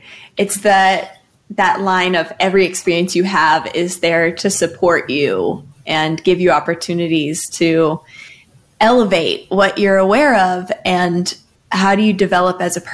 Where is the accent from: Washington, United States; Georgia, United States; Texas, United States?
Texas, United States; Austin; we're all from Austin